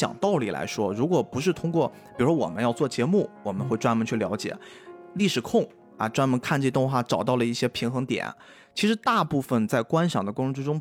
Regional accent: Liaoning, China; accent: Dalian; 虽然我跟斯外克我们是属于那种我们叫海蛎子派播客啊，我们有一点口音啊

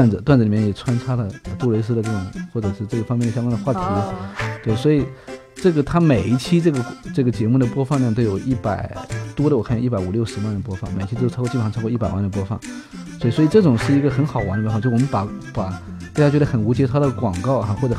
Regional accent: Fujian, China; 我是个福建人，反正我发这个发的不标准

